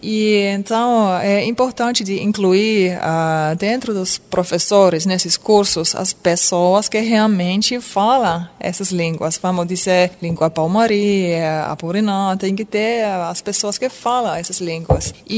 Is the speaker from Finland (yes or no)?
yes; Finland; Portuguese is a second language; Eu quero dar um exemplo da minha terra, da Finlândia